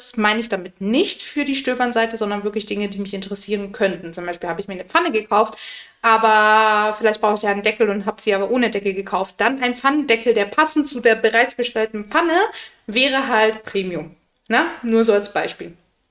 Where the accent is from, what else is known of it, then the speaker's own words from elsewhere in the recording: Bavaria, Germany; Ich komme aus Bayern, bei uns ist es mal Mitte September.